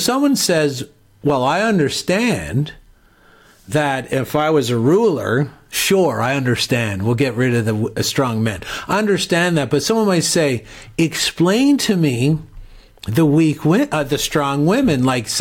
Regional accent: Canada; I'm Canadian

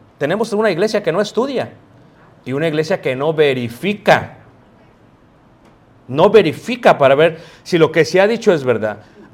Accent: Mexico City, Mexico; Yo crecí en Ciudad de México.

